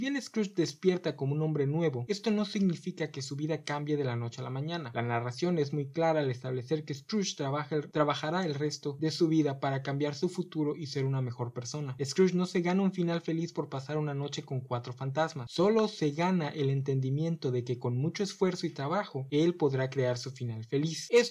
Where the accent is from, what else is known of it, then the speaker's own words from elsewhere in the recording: Mexico; Como mexicano es poco probable que la comida inglesa me parezca sabrosa, con su fama de insípida